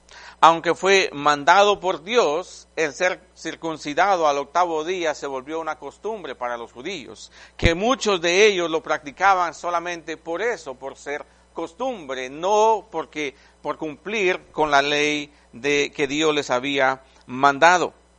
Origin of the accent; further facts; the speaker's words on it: Quiché, Guatemala; born there; Y los hermanos guatemaltecos se van a reír, nací en el Quiché.